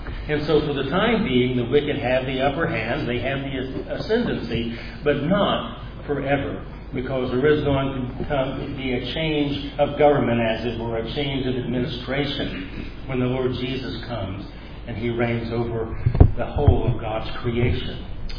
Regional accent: United States; I think I've said before that as an American, I get two Thanksgivings

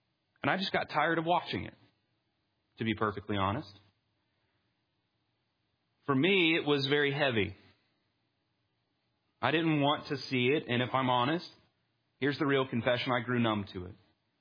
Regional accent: Somerset, Kentucky, United States; also born or lived in Georgia; I'm from Georgia because I want to claim it, but let's be honest, I spent most of my life in Kentucky. I am from the very edge of the Appalachian Mountains. Somerset, Kentucky, if you only go about 30 minutes to the east, you're there.

